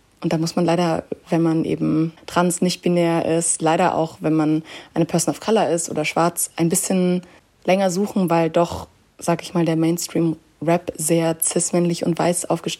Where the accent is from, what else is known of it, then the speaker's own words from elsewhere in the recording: Hamburg, Germany; also born or lived in Vienna, Austria; Ich komme aus Hamburg und Wien.